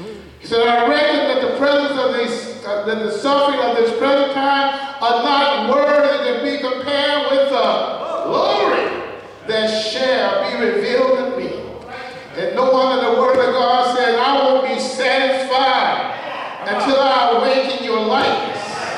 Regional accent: the South, United States; when I was growing up, I grew up down south, and I grew up in the Baptist church

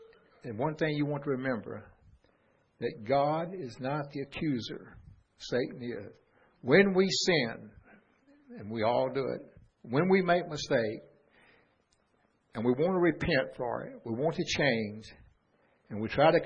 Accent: New Orleans, Louisiana, United States; and I grew up in New Orleans from fourth grade on up, on the streets

